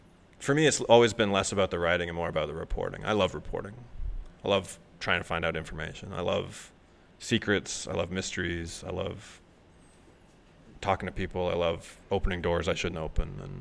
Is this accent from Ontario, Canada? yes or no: yes; Toronto, Ontario, Canada; now in New York, United States; I'm a writer from Toronto, and I'd really love to meet you